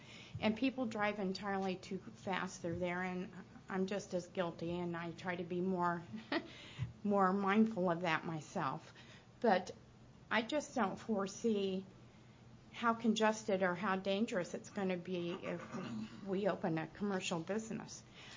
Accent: Missouri, United States; I am a country girl. I grew up here in Taney County, and I have always been a farm girl.

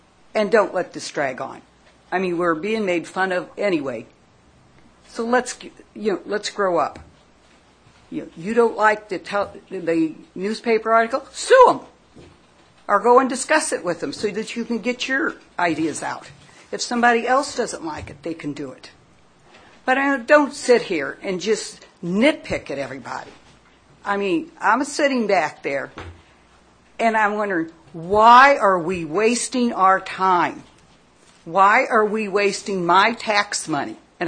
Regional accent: Missouri, United States; I'm ashamed to tell people right now that I'm from Taney County.

